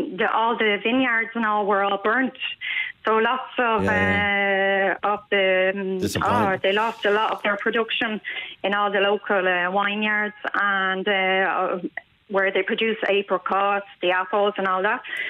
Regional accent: Dublin, Leinster, Ireland; I'm from Dublin.

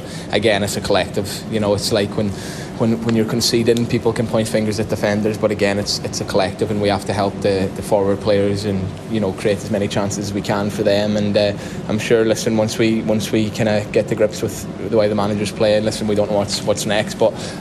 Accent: Ireland; take away the player and being an Irishman and a fan

